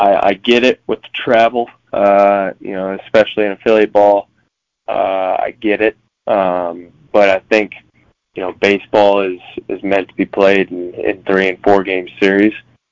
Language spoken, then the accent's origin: English; Mount Vernon, Iowa, United States; Yeah, I grew up in Mount Vernon, right outside of Cedar Rapids